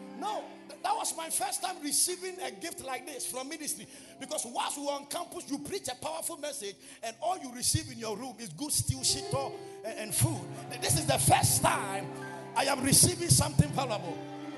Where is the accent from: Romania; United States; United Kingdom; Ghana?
Ghana; Asamankese, Eastern Region; born there; I am coming from Asamankase. Oh, if you have read the history of this church, you would have understood it when I said I was born in Asamankase.